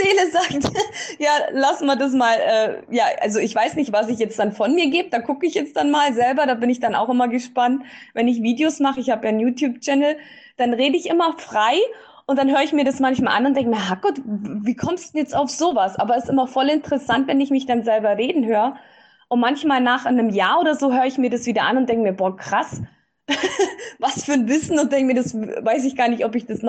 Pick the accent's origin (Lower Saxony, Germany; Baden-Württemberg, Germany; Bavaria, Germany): Bavaria, Germany; born there; ich bin im Allgäu geboren. Ich bin, wenn ihr die Bilder seht, halb srilankanisch. Meine Mama ist aus Sri Lanka und halb deutsch. Mein Papa ist Sudetendeutscher.